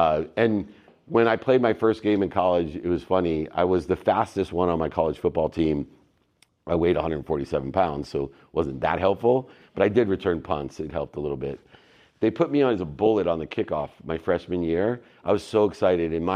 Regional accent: Akron, Ohio, United States; born there; I was born in the Midwest in Akron, Ohio. You can see my single mom there. She raised six kids, five boys and a girl

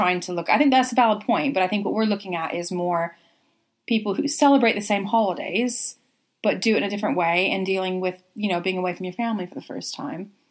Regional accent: United States; okay, I grew up in America and you grew up in England, but we're both culturally very similar.

